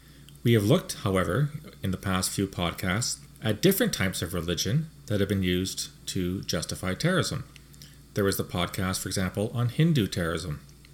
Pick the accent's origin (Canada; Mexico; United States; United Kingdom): Canada; Speaking as a Canadian, of course, Sikh extremism is one of these types of terrorism that we're most familiar